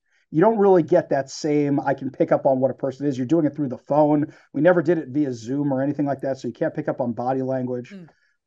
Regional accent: New York, United States; I'm from New York, and the district that he is now going to be representing, in theory, assuming nothing changes, is where a lot of my friends and family live.

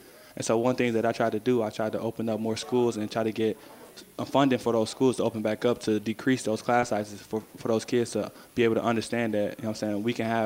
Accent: Cleveland, Ohio, United States; But when I was growing up in Cleveland, I didn't start playing basketball until I got to high school, until my ninth grade year.

